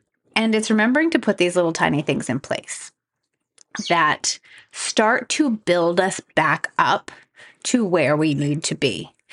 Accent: New England, United States; I grew up in New England. I think the energy of New England is just like work hard, get stuff done, hustle.

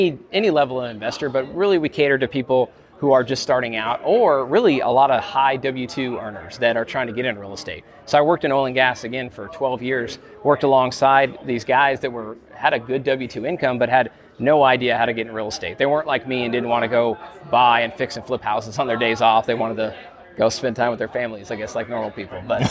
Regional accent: Wyoming, United States; I grew up in Wyoming, lived there all my life, went to college there, and bought my first property in Laramie, Wyoming in 2010 when I was going to school.

